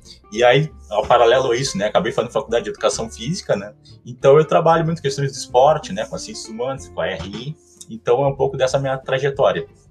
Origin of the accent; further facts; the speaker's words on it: Pelotas, Rio Grande do Sul, Brazil; eu tenho 33 anos, sou natural de Pelotas, Rio Grande do Sul, mas estou agora terminando o doutorado na Universidade Federal de Santa Catarina